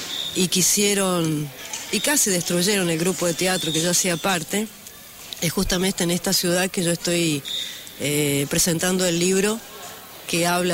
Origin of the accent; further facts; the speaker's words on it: Brazil; yo vengo de Brasil, y yo vengo de la era Bolsonaro.